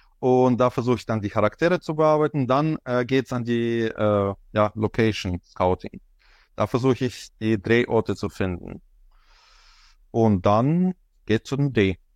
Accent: Bavaria, Germany; ich komme aus Bayern, ich lebe in der Nähe von Würzburg

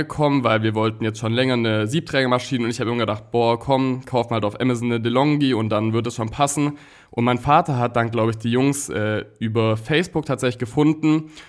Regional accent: Tübingen, Baden-Württemberg, Germany; ich bin 19 Jahre alt, ich komme aus Tübingen

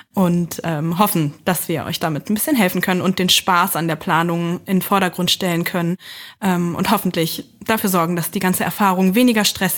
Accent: Lower Saxony, Germany; now in Berlin, Germany; Ich bin nicht gebürtige Berlinerin, wohne und arbeite jetzt aber dort und überall und bin eigentlich aus Niedersachsen. Und habe dann übergesiedelt sozusagen in den Osten

